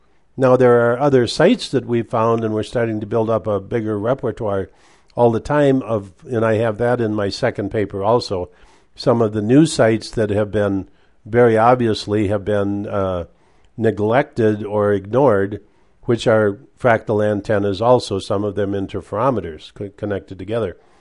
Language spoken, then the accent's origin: English; Minnesota, United States; I grew up in the Iron Range in Minnesota, part of my youth